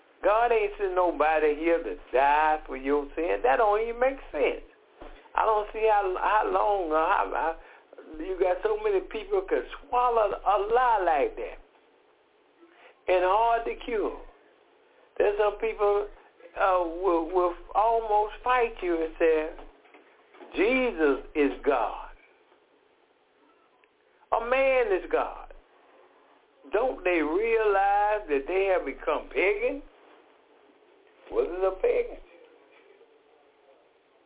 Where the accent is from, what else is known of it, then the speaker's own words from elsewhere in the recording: Decatur, Georgia, United States; from Decatur, Georgia.